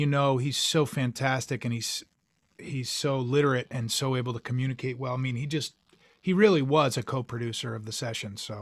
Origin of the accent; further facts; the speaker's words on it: Pennsylvania, United States; And even though I grew up outside of Philly, I didn't spend a lot of time in the city.